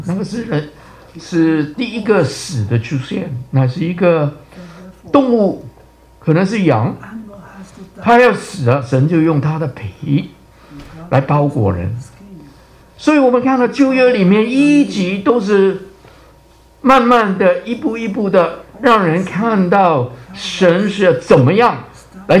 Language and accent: Chinese; China; 这个是叫代罪羔羊，是我们中国人啊，很合乎圣经的